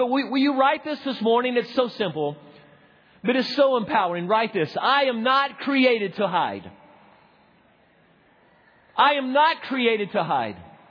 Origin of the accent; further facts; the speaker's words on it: the South, United States; accent: southern; I got my southern accent there.